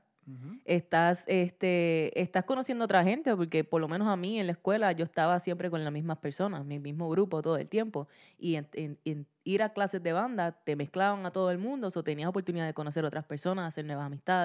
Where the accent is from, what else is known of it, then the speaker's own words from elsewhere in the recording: Guayanilla, Puerto Rico; Nosotros venimos de Guayanilla